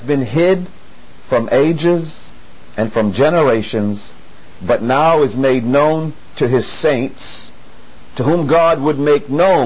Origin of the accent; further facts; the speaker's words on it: Maine, United States; I grew up in Northern Maine, and when I was 4 years old, my father died. I was sitting out front of our house in Maine and playing with some trucks